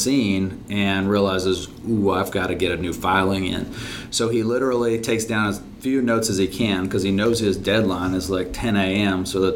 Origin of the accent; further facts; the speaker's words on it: Midland, Texas, United States; I started out my career as a newspaper reporter in my hometown of Midland, Texas